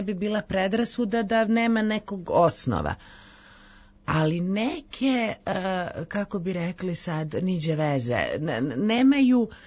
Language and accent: Serbian; Nikšić, Nikšić Municipality, Montenegro; also born or lived in Belgrade, Serbia; Studirala sam u Beogradu, bila sam tu, iz Nikšića sam, Podgorica je bez veze